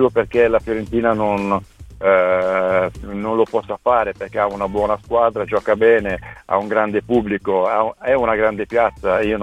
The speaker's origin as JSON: {"language": "Italian", "town": "Florence", "region": "Tuscany", "country": "Italy", "said": "mi sto parlando come da fiorentino"}